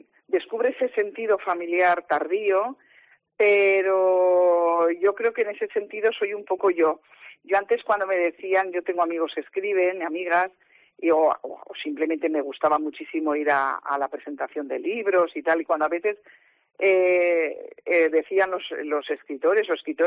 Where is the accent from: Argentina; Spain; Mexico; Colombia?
Spain; Càlig, Valencian Community; yo es que he vivido en muchos sitios, porque yo soy de Cáliz, de aquí, de la provincia de Castellón.